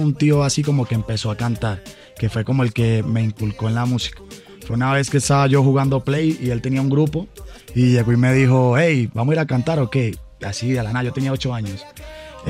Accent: Venezuela; now in Medellín, Colombia; Y yo soy de Venezuela. Después nos tocó emigrar y llegamos a Medellín. Ahorita estamos viviendo en Medellín, tenemos ya 8 años.

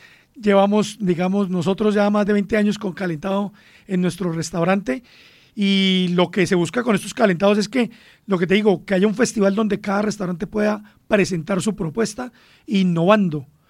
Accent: Colombia; volver a nuestras raíces, celebrar que somos colombianos

